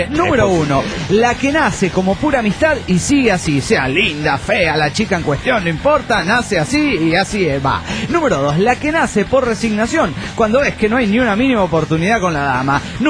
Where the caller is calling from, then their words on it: Toluca, State of Mexico, Mexico; de Toluca, México.